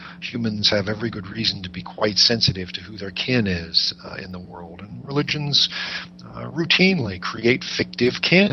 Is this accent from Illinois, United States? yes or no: yes; Chicago, Illinois, United States; now in Atlanta, United States; I mean, I grew up in the North, although I've lived in Atlanta now for 31 years, and I certainly remember cold winter mornings begging and pleading with my car to start in cold Chicago winter mornings.